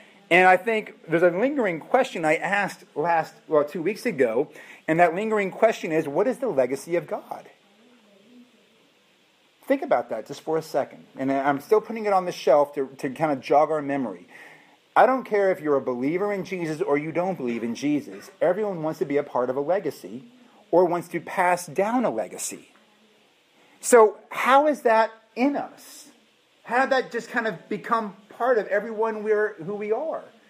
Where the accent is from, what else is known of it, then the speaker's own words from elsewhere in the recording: Massachusetts, United States; You know, in states, I'm from Massachusetts, there's a thing called a lemon law.